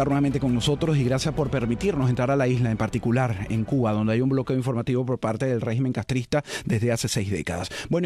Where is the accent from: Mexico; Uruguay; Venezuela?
Venezuela; yo como venezolano.